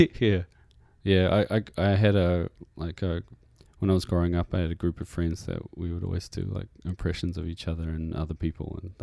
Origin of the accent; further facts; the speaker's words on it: New Zealand; accent: New Zealand; sometimes like if it's more appropriate to sing in an American accent, then sometimes I just sing in my New Zealand accent.